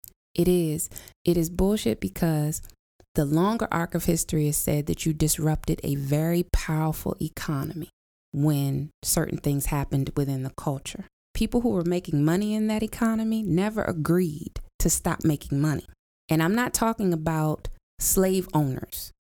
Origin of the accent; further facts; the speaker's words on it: United States; I am an American, whether I like it or not, but I'm not saying that I hate this place.